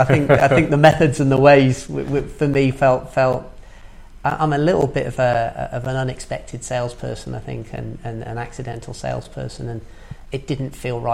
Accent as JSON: {"language": "English", "region": "South West England", "country": "United Kingdom", "tie": "born or raised there", "lives_now": "Harrogate, United Kingdom", "said": "I'm from the West Country, Gloucestershire, originally. And grew up around there and ended up in Harrogate via many stops along the way."}